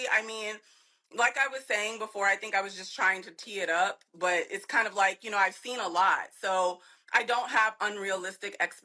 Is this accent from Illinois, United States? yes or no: yes; Illinois, United States; I mean, like I said, I'm from Southern Illinois. I moved to Chicago to go to college. I lived life.